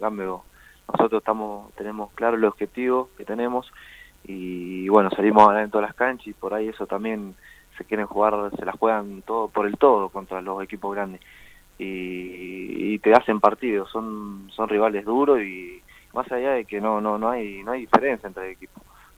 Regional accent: Mendoza, Argentina; Sí, soy de Mendoza.

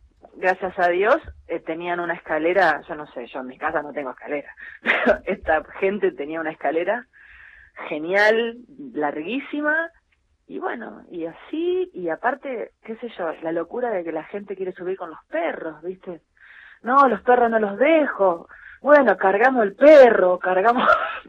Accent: San Nicolás, Buenos Aires Province, Argentina; born there; now in Buenos Aires, Argentina; Yo vivo allá en Buenos Aires, lo que pasa que nací acá en San Nicolás.

